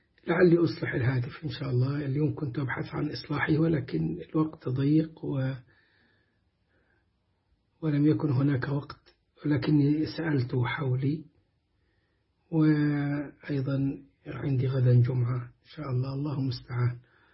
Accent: Egypt; عندنا في مصر

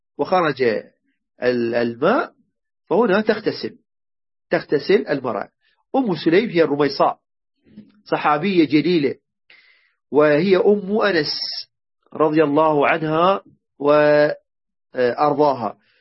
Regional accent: Iraq; عندنا بالعراق

